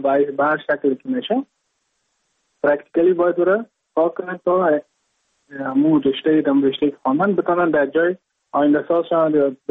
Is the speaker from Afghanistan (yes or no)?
yes; Mazar-i-Sharif, Balkh, Afghanistan; moved away as an adult; now in India; از مزار شریف هستم، از قریه شیرآباد که از قریه دورافتاده مزار شریف بلخ میباشم، که من در سال 2019 ماه جون به هندوستان آمدم